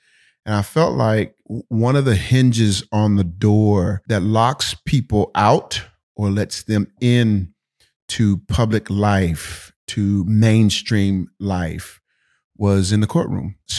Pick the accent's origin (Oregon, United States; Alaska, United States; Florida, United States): Florida, United States; Sarasota; Born and raised in Sarasota, Florida, just 2 hours south of here, rated some of the best beaches in the world.